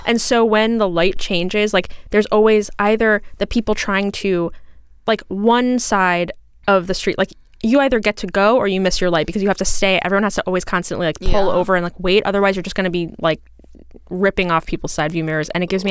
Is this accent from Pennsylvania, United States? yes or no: no; New York City, New York, United States; I'm from New York. My whole family lives in New York City